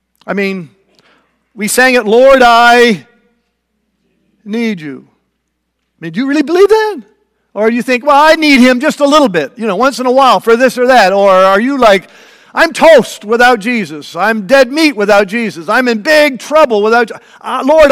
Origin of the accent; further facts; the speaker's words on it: Ontario, Canada; now in United States; I have to go all the way to Canada, my home country of Canada, Eastern Ontario, if they'll let me across the border.